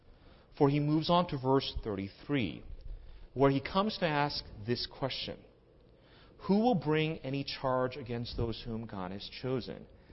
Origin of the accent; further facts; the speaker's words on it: United States; Being who I am and being an American who thinks everything is great bigger